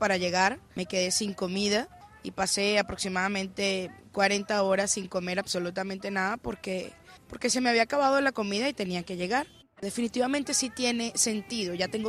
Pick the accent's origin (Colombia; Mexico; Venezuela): Venezuela; moved away as an adult; Soy venezolana y salí por la frontera de Cúcuta, justamente, en bus.